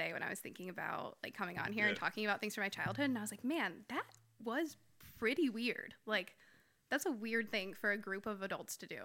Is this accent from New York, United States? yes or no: yes; Buffalo, New York, United States; I am from Buffalo. Yes. I mean, I grew up here.